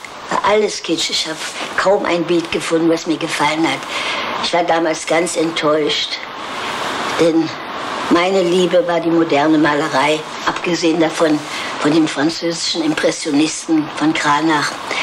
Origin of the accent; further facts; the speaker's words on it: Germany; Jetzt werden Sie mich fragen, warum ich nicht weggegangen bin aus Deutschland. Ja, wissen Sie, ich liebte meine Heimat